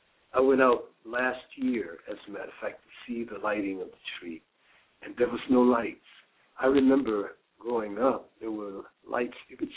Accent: Wilmington, North Carolina, United States; I was born and raised right over there on the north side of town in Taylor Homes Projects.

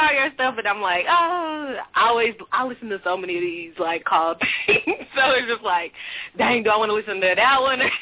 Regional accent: Denton, Texas, United States; Denton, Texas, North Texas. Out here studying at the University of North Texas, yeah.

